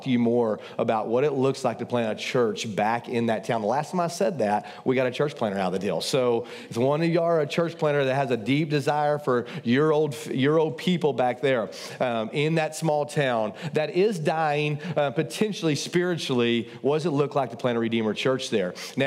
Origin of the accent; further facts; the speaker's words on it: Brady, United States; I planted a church in my hometown in 2014 in Brady.